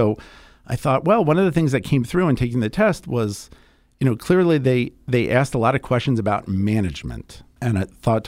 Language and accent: English; Silver Spring, Maryland, United States; Yep. I grew up in Silver Spring.